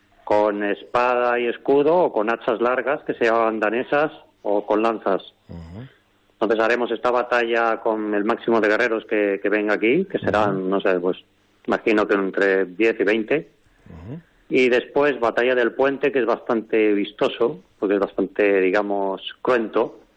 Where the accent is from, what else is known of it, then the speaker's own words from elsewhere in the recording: Madrid, Community of Madrid, Spain; Y somos de Madrid, la mayoría de nosotros